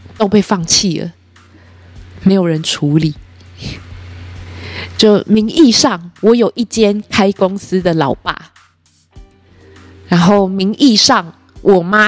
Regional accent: Taipei, Taiwan; 我一个土生土长的台湾人

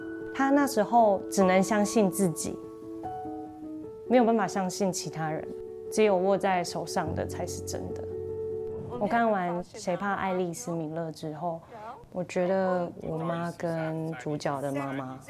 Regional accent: Changhua County, Taiwan; 今年29岁，我老家在彰化。

